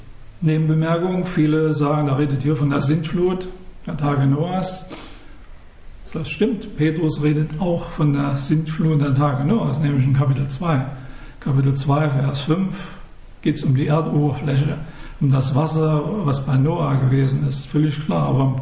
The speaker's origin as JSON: {"language": "German", "region": "Saxony", "country": "Germany", "said": "In meiner Heimat, ich komme aus Sachsen"}